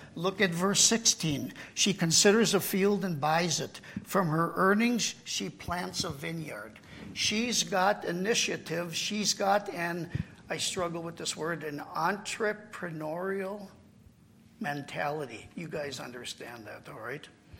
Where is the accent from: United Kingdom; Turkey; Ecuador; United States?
United Kingdom; England; they all come around me because I'm an English person, you know.